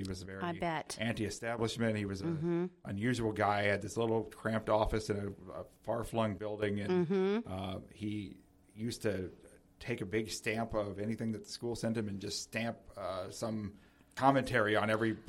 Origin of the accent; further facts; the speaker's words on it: Colorado, United States; born there; also born or lived in New York / Virginia / Nebraska / Hawaii; now in Washington, United States; I am the quintessential military brat, so I am all over the place. I was born in Colorado, I lived in New York, I've lived in Virginia, lived in Nebraska, lived